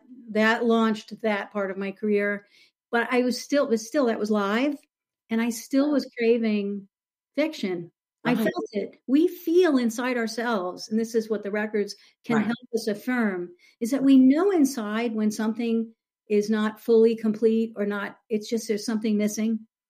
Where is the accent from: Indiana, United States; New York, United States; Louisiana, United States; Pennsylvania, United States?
New York, United States; New York City; So this was in the New York area. I'm from New York City, born in New York City. So I went to school in that area.